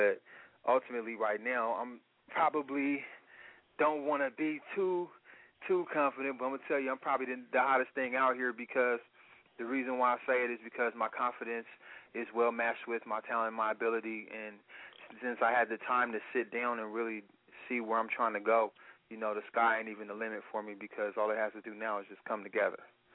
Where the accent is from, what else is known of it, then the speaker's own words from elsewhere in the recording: Seattle, Washington, United States; I'm from Seattle, Washington.